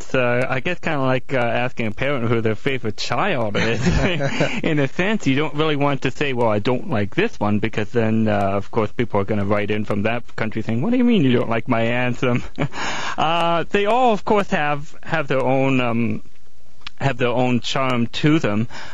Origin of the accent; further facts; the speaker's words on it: Canada; being a Canadian, I tend to run across information on that more than any other.